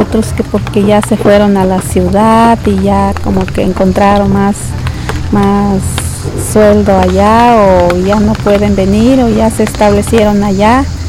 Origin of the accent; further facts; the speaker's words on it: Cuetzalan, Puebla, Mexico; vengo de Cuetzala, bueno, del centro, pero es un barrio que se llama Xiliapa.